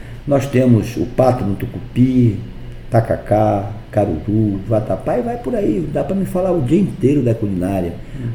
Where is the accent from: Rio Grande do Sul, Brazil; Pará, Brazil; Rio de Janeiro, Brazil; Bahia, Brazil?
Pará, Brazil; Salvaterra; born there; nasci em Salvaterra